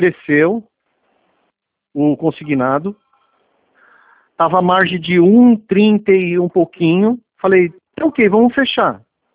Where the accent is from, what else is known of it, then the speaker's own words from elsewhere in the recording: Caraguatatuba, São Paulo, Brazil; Eu sou aqui de Caraguatatuba.